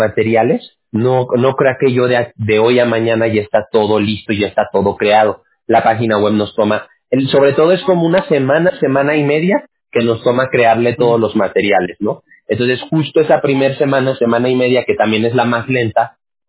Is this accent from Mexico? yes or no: yes; Aguascalientes, Mexico; also born or lived in Mexico City; no soy de allá, pero yo nací en la Ciudad de México y me crié en Aguascalientes, pero conozco muy bien Veracruz